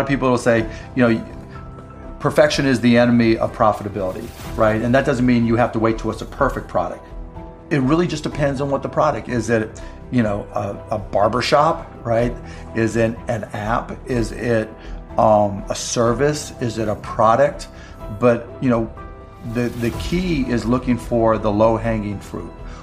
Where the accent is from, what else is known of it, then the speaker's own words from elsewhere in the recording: Pittsburgh, Pennsylvania, United States; I mean, I grew up in Pittsburgh.